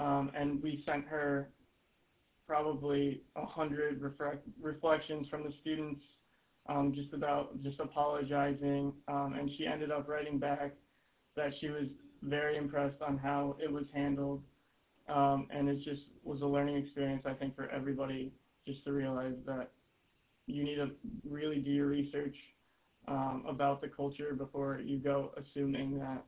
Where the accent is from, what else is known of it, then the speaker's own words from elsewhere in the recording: United States; as an American student abroad, you're not just representing yourself.